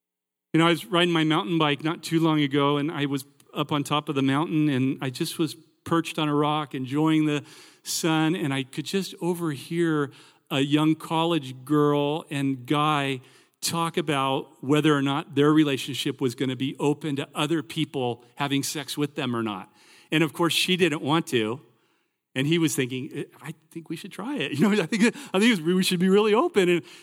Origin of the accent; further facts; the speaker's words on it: California, United States; the woman who cut my hair when I was growing up in California